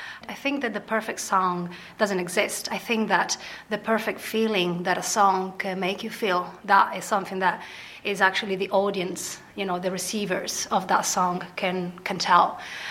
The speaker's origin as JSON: {"language": "English", "country": "Italy", "moved": "yes", "lives_now": "Balbriggan, Ireland", "said": "I come from Balbriggan, but originally from Italy."}